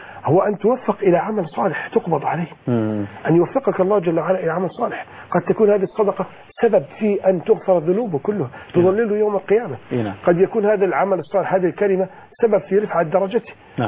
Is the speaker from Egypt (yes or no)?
no; Saudi Arabia; عندنا في السعودية